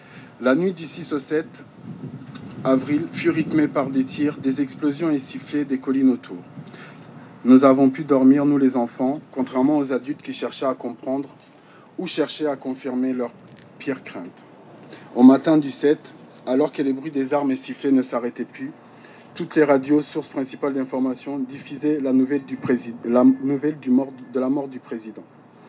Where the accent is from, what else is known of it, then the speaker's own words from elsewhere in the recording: Kigali, Rwanda; born there; je suis né en 1981 à Nyarugenge, Kigali … d'un père originaire de Nyanza … d'une mère native de la capitale